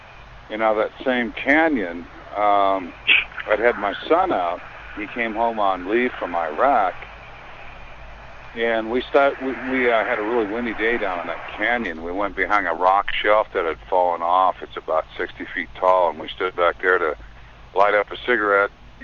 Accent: Four Corners, United States; I'm from the Four Corners area.

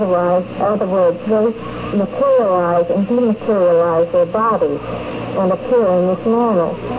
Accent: Westfall, Rhode Island, United States; I'm from Westfall at Rhode Island.

